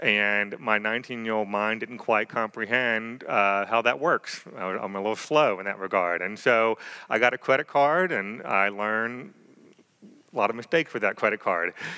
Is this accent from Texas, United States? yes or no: no; Tampa, Florida, United States; so I'm from Florida originally, and so I grew up in Tampa, Florida.